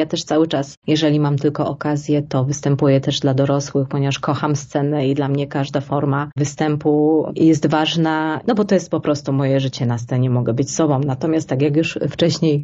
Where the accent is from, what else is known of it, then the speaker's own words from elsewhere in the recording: Bielsko-Biała, Silesian Voivodeship, Poland; bo ja pochodzę z Bielska-Białej